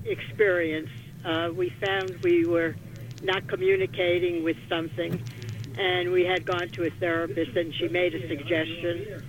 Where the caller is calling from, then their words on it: New Jersey, United States; Calling from New Jersey, Maryland.